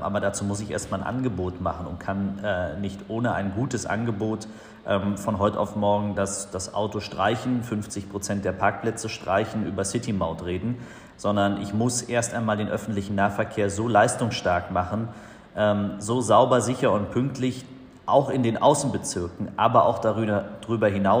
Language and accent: German; Berlin, Germany; Und wir als Berliner haben natürlich jetzt den ersten Wahlkampf in diesem Jahr, der zu bestehen ist, den man bestreitet.